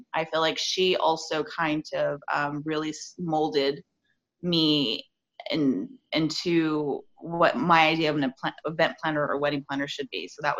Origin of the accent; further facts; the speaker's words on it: Whittier, California, United States; I'm from Whittier, California.